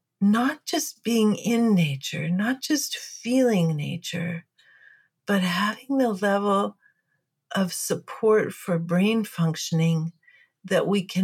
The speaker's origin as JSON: {"language": "English", "town": "Fairbanks", "region": "Alaska", "country": "United States", "tie": "born or raised there", "said": "Well, I grew up in Fairbanks, Alaska in the 1960s. So I grew up in the woods"}